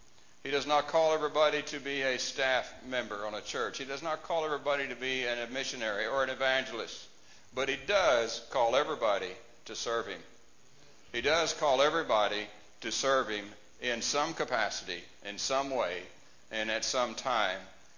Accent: Dallas, Texas, United States; born there; also born or lived in Southern California; I was born in Dallas, but wasn't raised in Dallas.

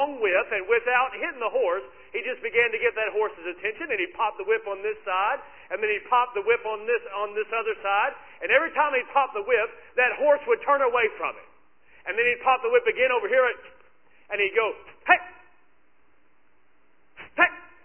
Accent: Kentucky, United States; I grew up in Kentucky, and so and my dad worked with horses a little bit

